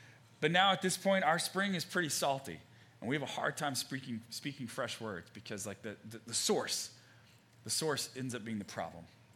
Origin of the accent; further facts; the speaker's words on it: Texas, United States; I grew up in East Texas, so I heard this kind of thing growing up a lot.